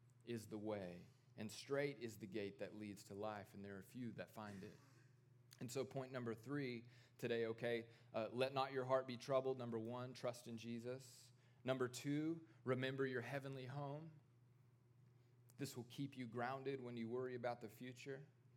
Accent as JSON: {"language": "English", "region": "Tennessee", "country": "United States", "tie": "born or raised there", "said": "You know, growing up in East Tennessee, I had all sorts of ideas about truth."}